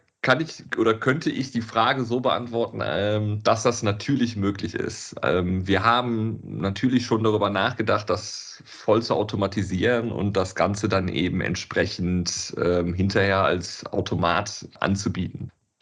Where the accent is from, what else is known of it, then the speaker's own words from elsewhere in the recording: Cologne, North Rhine-Westphalia, Germany; wir sind Kölner und wir wollten tatsächlich einen Bezug zu unserer Heimatstadt herstellen.